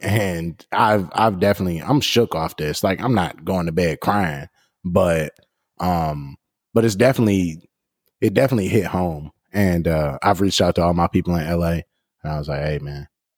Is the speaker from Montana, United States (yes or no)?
no; Detroit, Michigan, United States; well, I'm from Metro Detroit